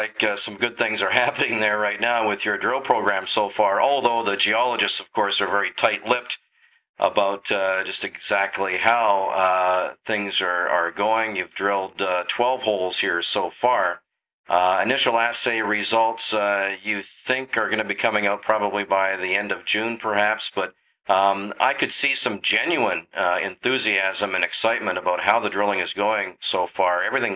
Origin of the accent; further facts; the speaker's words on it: British Columbia, Canada; as a British Columbian my entire life, I must say I never thought I'd be this excited to be in Quebec.